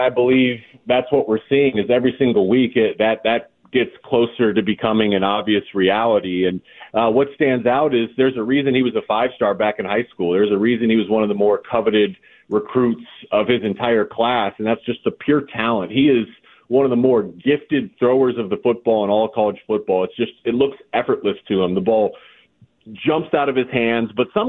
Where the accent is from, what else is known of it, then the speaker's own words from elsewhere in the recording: Columbus, Ohio, United States; I grew up in Columbus, Ohio, so that's another wrinkle to my, I grew up in Columbus, Ohio, I grew up a Buckeye fan, then I went to the University of Michigan